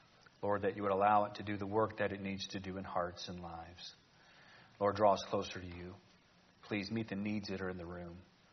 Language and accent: English; Cleveland, Ohio, United States; I grew up in Cleveland. I'm a Cleveland Browns fan.